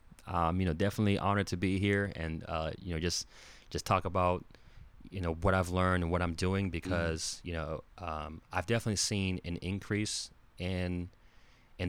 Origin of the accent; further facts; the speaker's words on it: Haiti; There was another gentleman who's from Barbados, and I'm from Haiti.